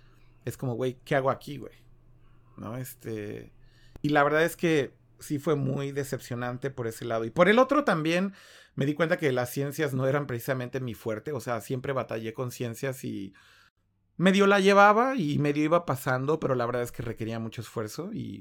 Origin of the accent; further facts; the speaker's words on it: Mexico; venimos de México, tenemos un sitio web, somos prensa y queremos información